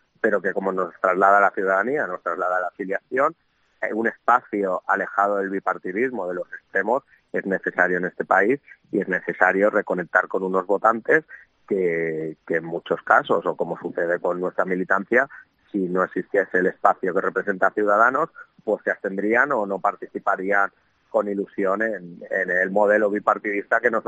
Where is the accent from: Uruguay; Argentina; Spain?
Spain; Catalonia; algo que yo como catalán constitucionalista, pues puedes imaginar lo que nos ha impactado